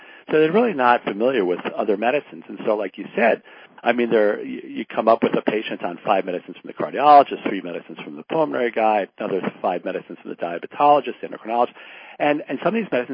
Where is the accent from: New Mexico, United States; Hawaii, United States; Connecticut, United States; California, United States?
Connecticut, United States; I come from Pfizer country, and our town is close to Groton, Connecticut